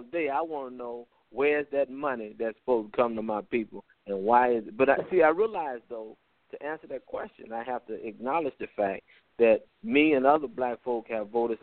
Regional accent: Chicago, Illinois, United States; because I'm from Chicago, and he got his start in Chicago.

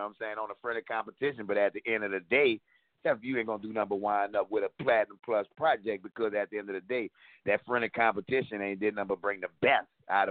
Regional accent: Louisiana, United States; I'm from the Ninth Ward.

